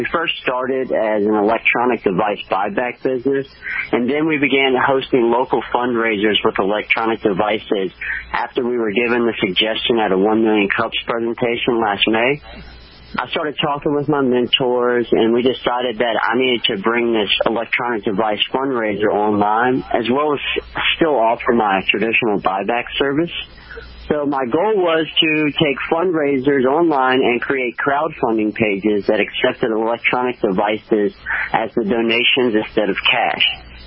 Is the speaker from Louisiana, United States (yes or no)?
yes; Baton Rouge, Louisiana, United States; now in Shreveport, United States; as you said before, and I'm from Louisiana, originally from Baton Rouge, and I moved up to Shreveport after I graduated college from LSU in Baton Rouge